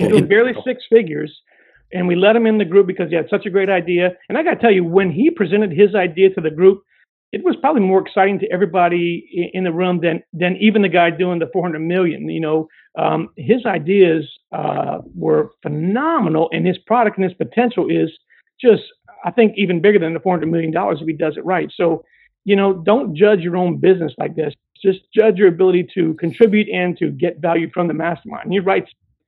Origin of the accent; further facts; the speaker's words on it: Louisiana, United States; It's just because I'm from Louisiana with a public education